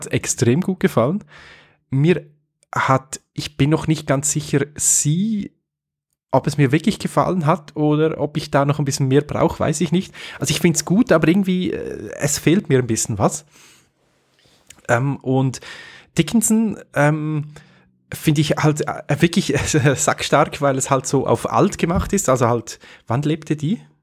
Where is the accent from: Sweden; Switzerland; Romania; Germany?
Switzerland; Bei uns in der Schweiz sind es übrigens 30 Währungsfranken Differenz